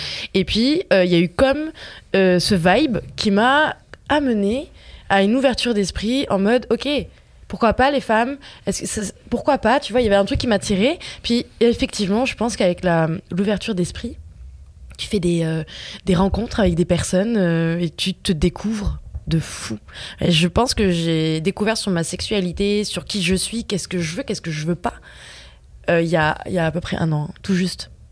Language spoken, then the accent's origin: French; France; now in Canada; ça fait longtemps que j'ai quitté la France